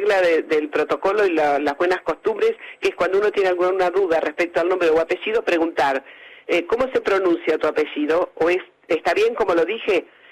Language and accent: Spanish; Germany; Spanish is a second language; Soy alemana, pronuncio todas las letras